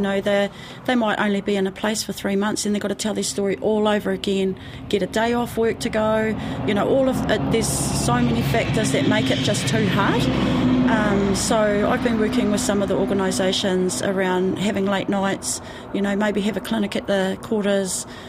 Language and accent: English; Ohai, Southland, New Zealand; So, you know, growing up in Ohi in Western Southland, sharing was really prominent in our community. And being raised in a wool shed right from very, very little